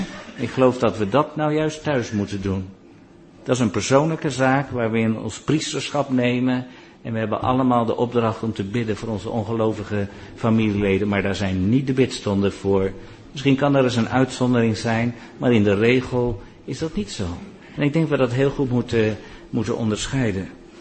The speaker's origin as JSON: {"language": "Dutch", "country": "Netherlands", "said": "Als Nederlanders willen we het altijd eens zijn met elkaar"}